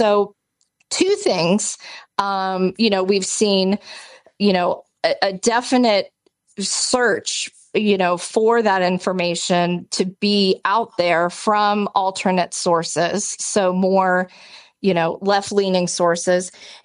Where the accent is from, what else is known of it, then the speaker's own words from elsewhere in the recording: United States; as an American citizen living abroad, certainly some of the policies and the economic decisions that are being made not only affects me, but affects my family, affects friends back home.